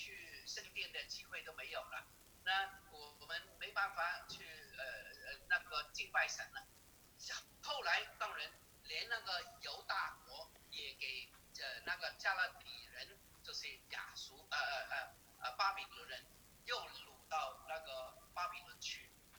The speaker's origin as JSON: {"language": "Chinese", "country": "China", "said": "对我们中国人来说也是大事情"}